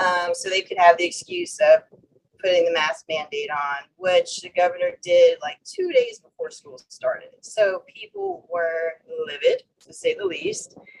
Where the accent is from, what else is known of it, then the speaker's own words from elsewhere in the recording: Louisiana, United States; now in St. Tammany Parish, United States; I'm from Terrebonne Parish with you guys, but I moved a little bit and I landed back in St. Tammany Parish.